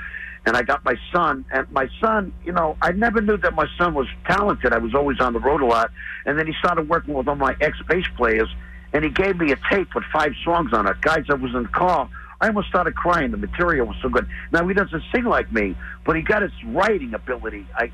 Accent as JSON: {"language": "English", "region": "New York", "country": "United States", "said": "from New York. We're good people."}